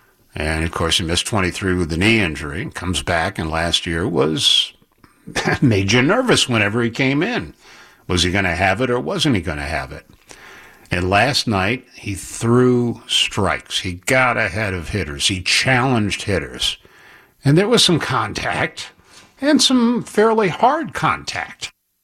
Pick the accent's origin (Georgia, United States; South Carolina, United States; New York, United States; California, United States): New York, United States; Syracuse; I don't know if Syracuse. I mean, it's my hometown where I was born, but it's not exactly the most wonderful place on the face of the earth.